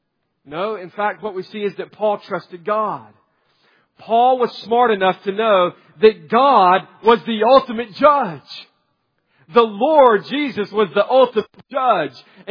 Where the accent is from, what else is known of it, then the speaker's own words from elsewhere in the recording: United States; Now, I'm not saying I'm anti-American. I'm proud to be an American.